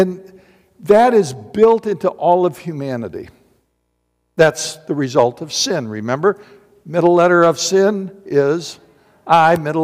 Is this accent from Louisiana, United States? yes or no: no; Battle Creek, Michigan, United States; Now you're going to go to Battle Creek, my hometown, at night.